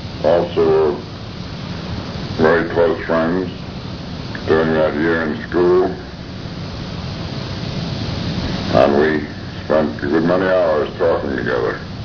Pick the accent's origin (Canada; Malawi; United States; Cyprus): United States; Albany, New York; I was born in Albany, New York, and attended the Albany Academy in that city. And I summered in Manchester.